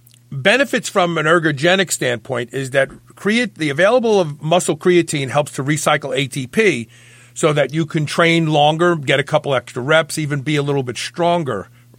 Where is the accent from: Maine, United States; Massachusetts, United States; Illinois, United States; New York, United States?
New York, United States; Brooklyn; We share a common bond because we're both from Brooklyn.